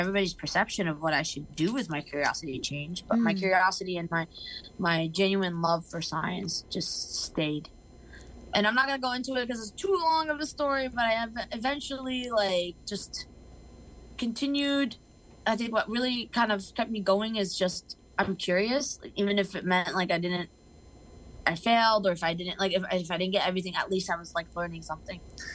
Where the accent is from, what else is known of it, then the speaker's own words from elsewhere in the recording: Takoma Park, Maryland, United States; born there; So, I was born in Tacoma Park, Maryland. That's very specific. But I was born in Maryland. My parents are Lebanese immigrants